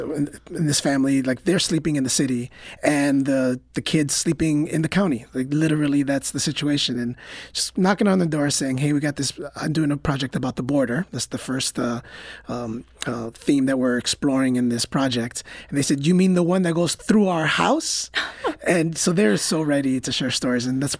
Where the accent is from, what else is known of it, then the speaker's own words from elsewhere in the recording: Chicago, Illinois, United States; So I'm originally from Chicago. So I grew up there.